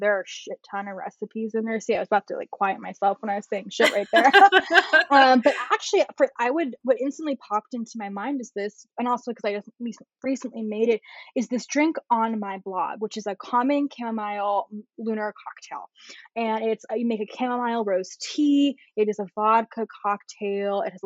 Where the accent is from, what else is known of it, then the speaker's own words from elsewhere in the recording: California, United States; from the Bay Area. So like, I swear like a sailor in it.